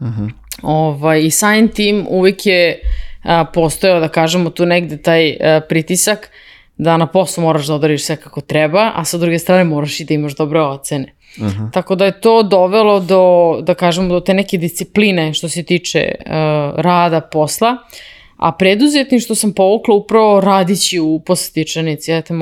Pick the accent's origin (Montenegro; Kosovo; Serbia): Serbia; Prokuplje, Toplica District; Ja sam iz grada Prokuplja, u Prokuplju su moji imali poslastičarnicu, bili su zanatlije